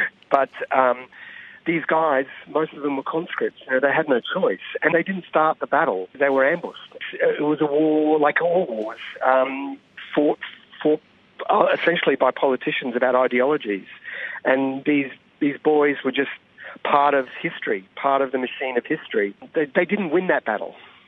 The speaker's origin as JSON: {"language": "English", "country": "Australia", "said": "And that's not my role as an Australian filmmaker to tell their story."}